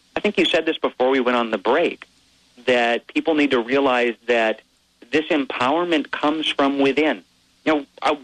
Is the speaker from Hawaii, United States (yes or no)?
yes; Hawaii, United States; See, now I'm from Hawaii, and these fireplace analogies are really tough for me.